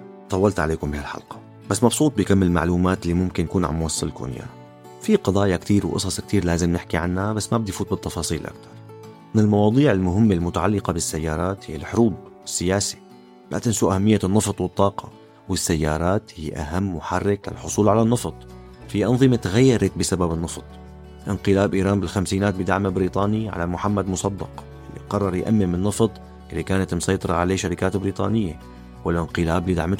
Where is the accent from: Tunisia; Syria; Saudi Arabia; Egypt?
Syria; بمثال تاني من بلدي سوريا في سيارات لها معنى خاص